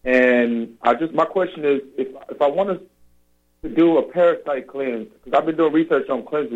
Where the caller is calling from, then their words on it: Dallas, Texas, United States; I'm calling from Dallas.